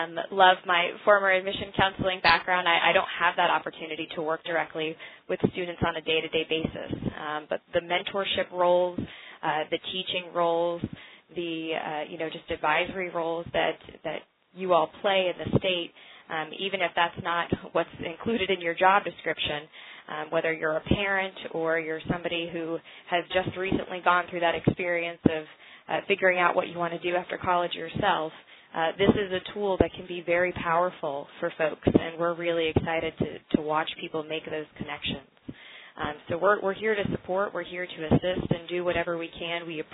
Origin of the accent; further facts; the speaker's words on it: Tallahassee, Florida, United States; I'm probably biased because I happen to be from the state of Florida. I was born and raised in Tallahassee, huge Seminole fan.